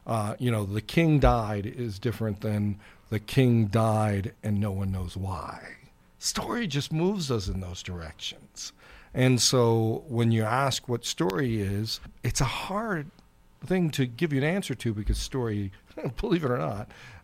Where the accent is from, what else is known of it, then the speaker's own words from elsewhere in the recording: Uniontown, Ohio, United States; born there; I was born in a small town in Uniontown, Ohio, one stoplight, doesn't have one stoplight now.